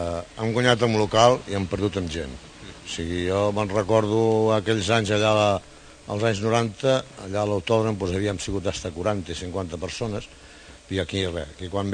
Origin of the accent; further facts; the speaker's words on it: Sitges, Catalonia, Spain; tots som de Sitges